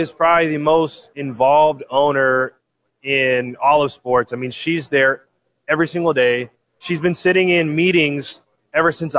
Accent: Bakersfield, California, United States; So it's funny because me and him are actually from the same town. So we're from Bakersfield.

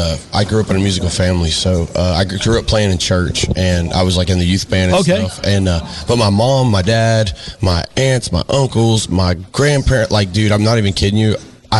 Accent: Nashville, Tennessee, United States; And growing up in Nashville, you think that, oh, okay, every town must have a Broadway

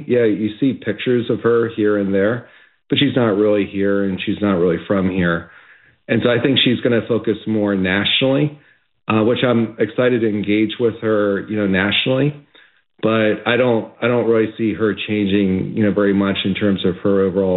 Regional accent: West Chester, Pennsylvania, United States; Yeah, I'm more from the traditional Westchester. I grew up in Westchester.

